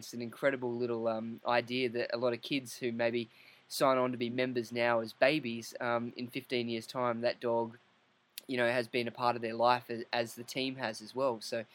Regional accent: Queensland, Australia; in my home state, Queensland, in Australia.

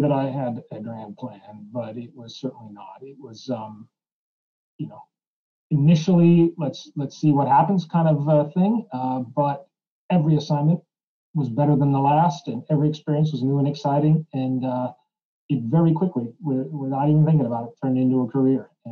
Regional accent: United States; first language Czech; English is a second language; As a young kid, I had the great fortune of actually being a first-generation American. English is not my first language. Many people would be surprised to find out.

